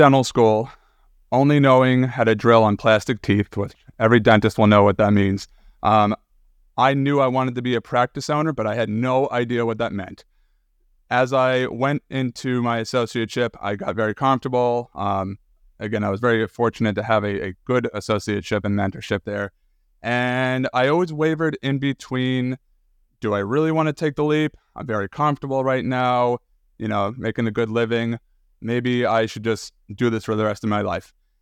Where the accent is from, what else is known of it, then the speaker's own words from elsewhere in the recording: New Jersey, United States; I'm a pediatric dentist out of New Jersey. I grew up in New Jersey. I am a … loving, Wawa loving New Jerseyite.